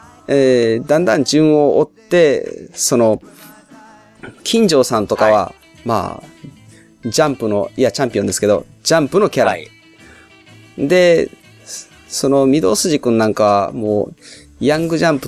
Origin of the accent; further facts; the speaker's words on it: Kansai, Japan; 関西人ですけど、鳴子小吉に特に思い入れのない